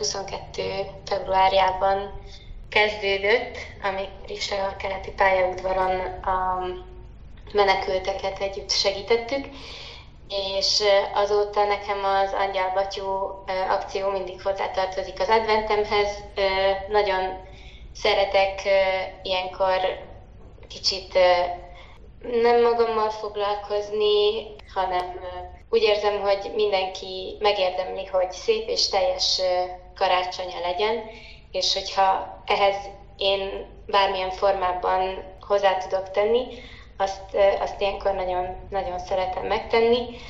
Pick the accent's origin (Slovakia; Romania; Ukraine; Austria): Ukraine; Mukachevo, Zakarpattia Oblast; moved away as an adult; now in Budapest, Hungary; Munkácsról, Kárpátaljáról, Munkácsról származom. Most 5. éve élek Budapesten